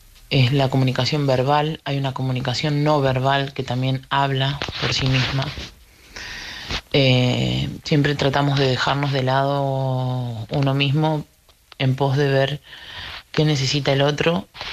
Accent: Argentina; Soy argentina, llamo para hablar

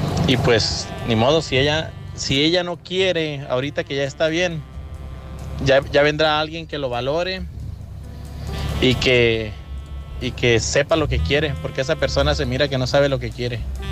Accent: Sinaloa, Mexico; now in Phoenix, United States; le estoy hablando de aquí de Phoenix, Arizona. Soy mexicano, de Sinaloa.

